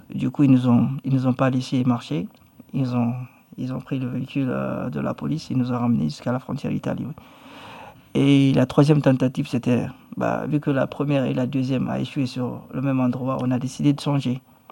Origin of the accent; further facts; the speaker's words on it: Guinea; Et chez moi, en Guinée, on étudie le français.